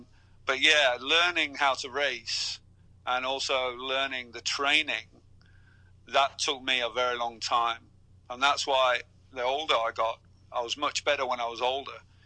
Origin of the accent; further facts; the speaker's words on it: England, United Kingdom; now in Denmark; Yeah, I live in Denmark, but I'm British. I'm from the UK, a couple of hours outside London. But I've been living in Denmark for quite a few years now.